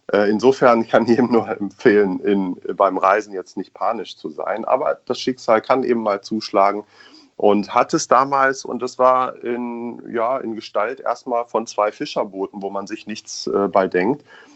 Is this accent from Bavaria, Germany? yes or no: no; Göttingen, Lower Saxony, Germany; born there; ich bin in Göttingen geboren